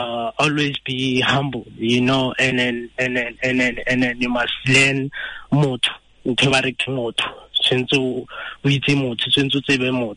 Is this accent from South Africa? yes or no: yes; South Africa; as a South African Renale, like our music is it's rich